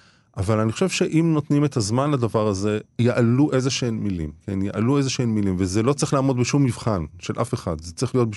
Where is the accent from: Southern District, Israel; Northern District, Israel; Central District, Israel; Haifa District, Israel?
Central District, Israel; Netanya; אני גדלתי בנתניה, לא היה שם מוזיאון לאמנות